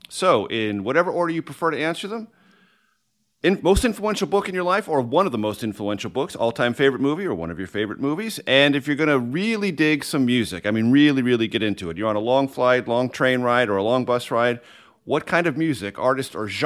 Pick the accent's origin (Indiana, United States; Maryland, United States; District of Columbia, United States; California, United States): California, United States; San Diego; I grew up in San Diego, California.